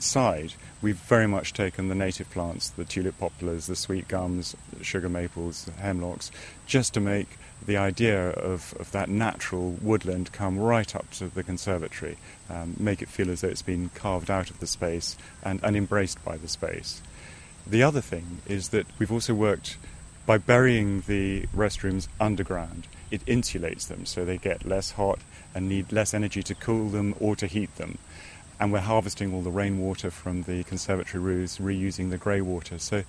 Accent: Malaysia; Strangely enough, I grew up in Malaysia, where orchids and ferns grow out of tree trunks and out of vertical faces.

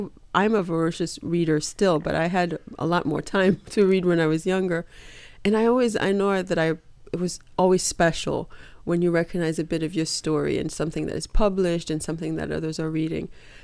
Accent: Haiti; I have a cousin who I grew up with in Haiti.

